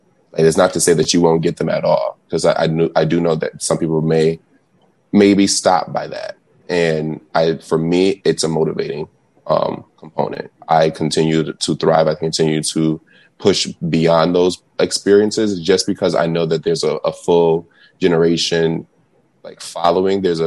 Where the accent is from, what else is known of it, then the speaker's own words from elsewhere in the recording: United States; being a Black male, especially growing up in America, it has its moments